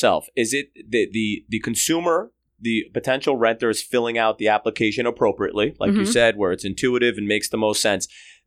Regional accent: New York, United States; I know I keep saying that because I'm a New Yorker

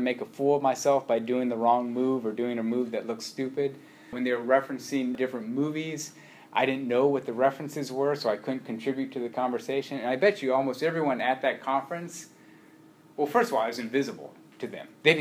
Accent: Midwest, United States; also born or lived in New York; And growing up in the Midwest and graduated high school in upstate New York, there was 5 Asian Americans in my graduating class.

